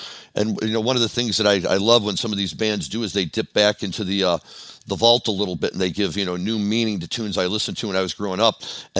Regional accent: St. Louis, Missouri, United States; I grew up in St. Louis, so I'm a diehard Cardinal fan.

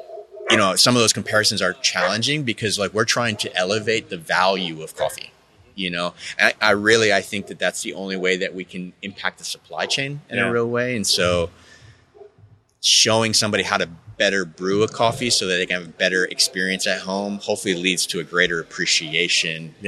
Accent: Texas, United States; You know, I grew up in Texas, but I imagine maybe this is like the Midwest or something

